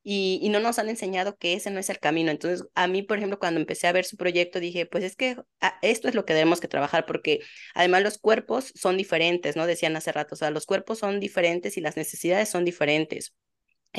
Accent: Mexico; yo que soy de México, nos llega esta idea

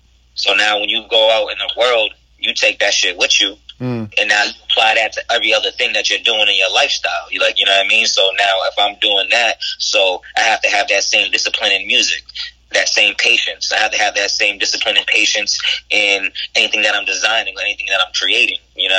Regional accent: New Bedford, Massachusetts, United States; I'm from New Bedford, Massachusetts, you know, New Orleans City.

